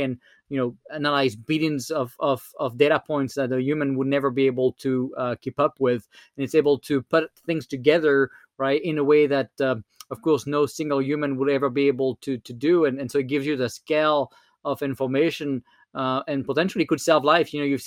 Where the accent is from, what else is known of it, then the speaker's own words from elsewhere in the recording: France; accent: French; English is a second language; I mean, I can tell you with my French accent, when I talk to Siri and Alexa, now they can understand me.